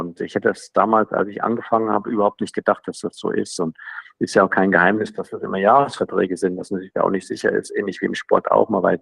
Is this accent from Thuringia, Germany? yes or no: yes; Thuringia, Germany; Ich komme aus Thüringen